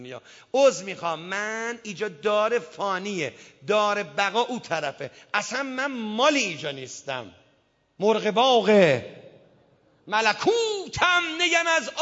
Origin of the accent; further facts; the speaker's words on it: Isfahan, Iran; چند وقت پیش رفته بودم یک جا دانود بخونم، اصفهان شهر خودم